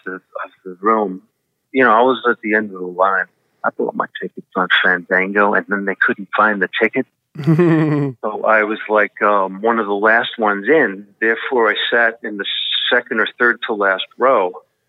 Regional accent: Bronx, New York, United States; you inspired me. I'm from the Bronx. You made me want to be an actor.

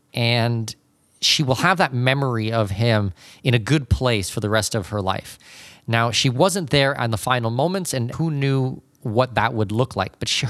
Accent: Canada; I am not an American citizen myself. I'm Canadian

